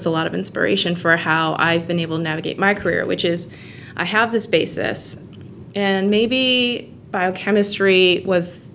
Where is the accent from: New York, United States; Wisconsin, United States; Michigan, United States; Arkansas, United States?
Michigan, United States; also born or lived in California; I grew up in Michigan, and after going to college at MIT, where I majored in chemistry, I ended up deciding to go to grad school in chemistry. I went across the country to California, to Caltech